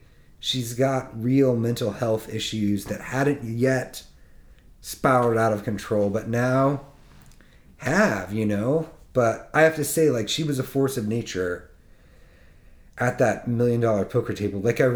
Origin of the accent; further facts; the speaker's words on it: Iowa, United States; Like, I'm from Iowa. Tom Arnold's from Iowa.